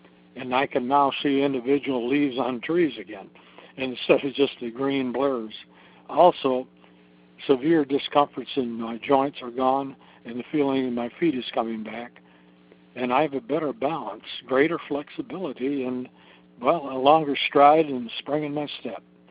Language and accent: English; Michigan, United States; Yes, I'm Dutch from Michigan, and I've been a type 1 diabetic since 1989.